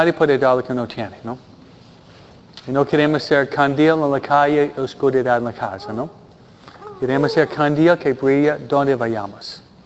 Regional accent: New York, United States; Ella viene de donde vengo yo, Nueva York.

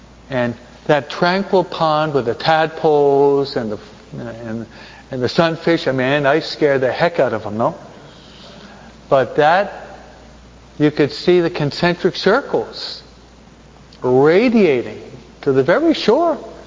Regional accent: New York, United States; Being a New Yorker, being brought up and raised in New York on the East Coast, I'm speaking like a New Yorker now

